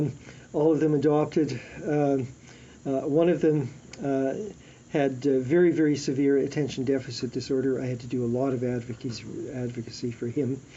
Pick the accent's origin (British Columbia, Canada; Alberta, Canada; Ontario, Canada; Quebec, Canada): Alberta, Canada; I grew up in Alberta